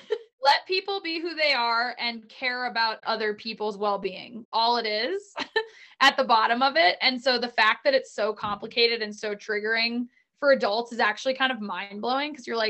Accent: Maine, United States; growing up in Maine, like we never talked about it at my house.

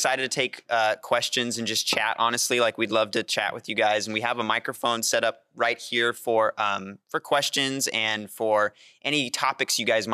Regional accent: Nebraska, United States; So, I mean, like for me growing up in Nebraska, I had none of this.

